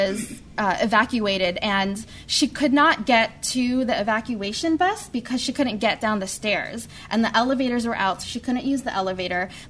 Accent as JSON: {"language": "English", "town": "Queens", "region": "New York", "country": "United States", "said": "I'm also from Queens"}